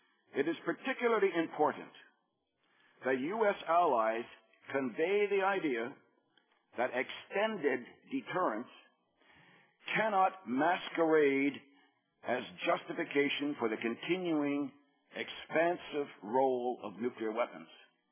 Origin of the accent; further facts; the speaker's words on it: Canada; also born or lived in United States; I speak as a Canadian, which almost by definition means a friend of the United States.